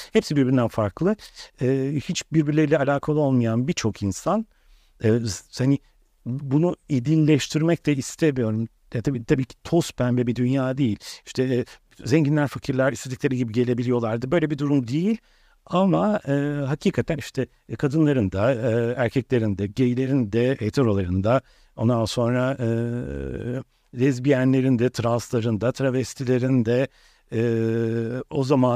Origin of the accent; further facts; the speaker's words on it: Beyoğlu, Istanbul, Turkey; Medya çünkü Beyoğlu çok tehlikeli bir yer olarak bütün Türkiye'ye lanse ediyor. Ben şu çocukluğumu orada geçirdim. Ve 13 yaşından itibaren yavaş yavaş gece yaşantım artmaya başladı.